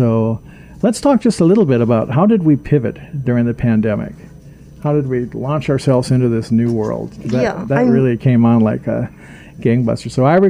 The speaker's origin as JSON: {"language": "English", "town": "Seattle", "region": "Washington", "country": "United States", "said": "Well, that was where I was. I'm from Seattle"}